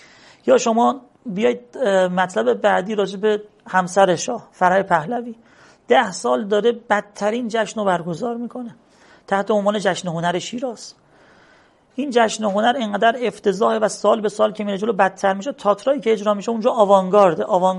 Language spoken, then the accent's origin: Persian; Qom, Iran; مثلا مردم قم، خود من قمی هستم، اینجا کفن میپوشن